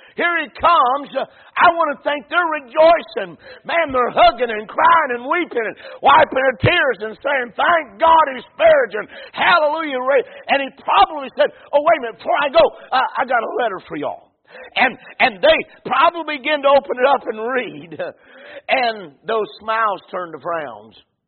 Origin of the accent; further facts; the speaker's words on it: Ohio, United States; I was about 14. And I was raised in Ohio.